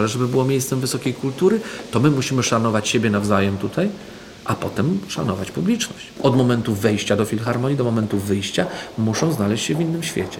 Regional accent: Brzeg, Opole Voivodeship, Poland; born there; also born or lived in Zielony Garnizon; Urodziłem się w Brzegu nad Odrą. Mój ojciec był wojskowym, więc potem przenieśliśmy się do Zielonego Garnizonu. Wychowałem się w środku lasu

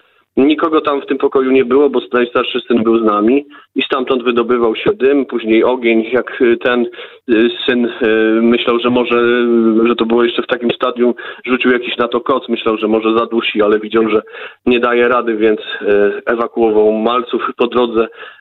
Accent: Świdnik, Lublin Voivodeship, Poland; bo jesteśmy Świdniczanami z urodzenia

